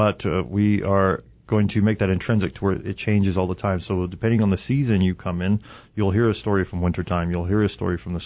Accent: Oklahoma, United States; I'm from the Cherokee Nation of Oklahoma.

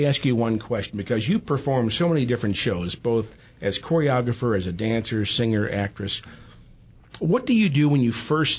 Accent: St. Louis, Missouri, United States; And I'm from St. Louis, where the Forest Park Municipal Opera has the world's largest outdoor stage.

